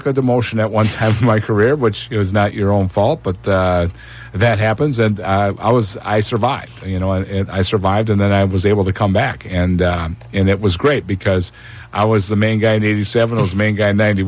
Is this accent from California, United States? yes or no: no; Green Bay, Wisconsin, United States; I was born and raised near Green Bay. And you know what? My dad ran the American Legion Club in Seymour, Wisconsin